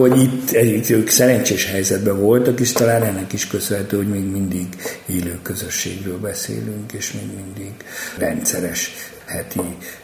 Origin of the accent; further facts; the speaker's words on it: Salgótarján, Nógrád, Hungary; ahol én felnőttem, Salgótarjánban nem volt rabbi, de még kántor sem